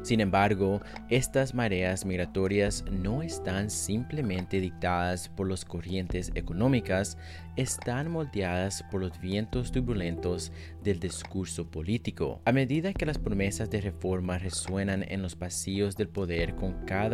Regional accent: Guatemala; now in United States; Recientemente tuve la oportunidad de viajar de regreso a mi país de origen, Guatemala

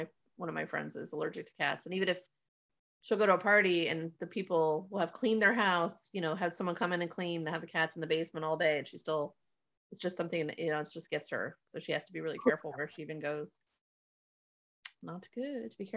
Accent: Miami, Florida, United States; I grew up in Florida. I grew up in Miami, near Miami, there's a lot of Cuban culture there.

